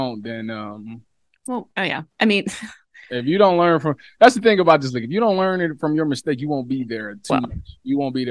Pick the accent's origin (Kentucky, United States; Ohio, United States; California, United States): Ohio, United States; Cleveland; it didn't mean much because I'm from Cleveland, so it means more to me.